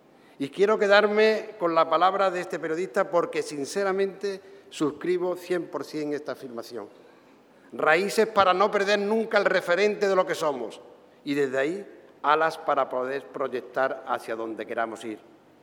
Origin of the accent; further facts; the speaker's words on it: Seville, Andalusia, Spain; aquí somos sevillanos, pero también andaluces y españoles.